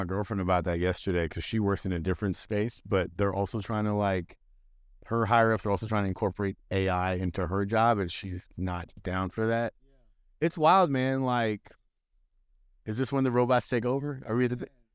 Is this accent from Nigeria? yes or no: no; Vancouver, British Columbia, Canada; Vancouver, Canada.